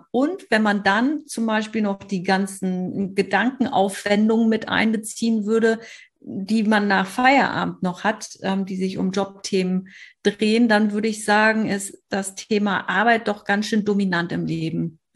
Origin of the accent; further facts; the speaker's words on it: Hamburg, Germany; ich komme aus Hamburg